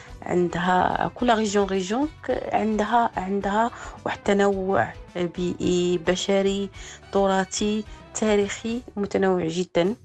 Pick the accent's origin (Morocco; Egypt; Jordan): Morocco; اللي كنفتخروا به كمغاربة